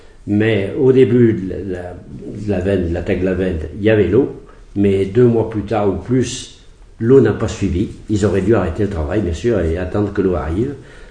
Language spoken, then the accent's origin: French; Firminy, Auvergne-Rhône-Alpes, France; born there; je suis né à Firminy, dans la Loire, le 21 janvier 1938. Je vais avoir 76 dans un mois.